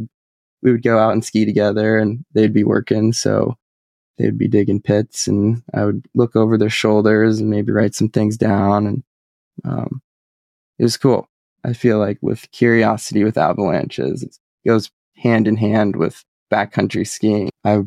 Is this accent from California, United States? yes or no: yes; Mount Shasta, California, United States; So the way my outdoor pursuits and profession go was growing up in Mount Shasta.